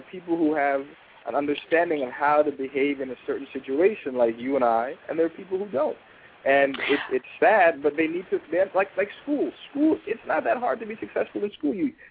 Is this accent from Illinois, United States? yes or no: no; Brooklyn, New York, United States; I grew up in Brooklyn. I understand the realities.